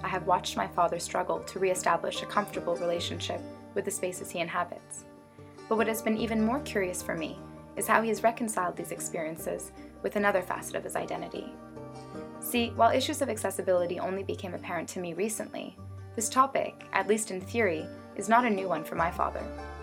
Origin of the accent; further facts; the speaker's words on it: California, United States; I grew up in Southern California with my father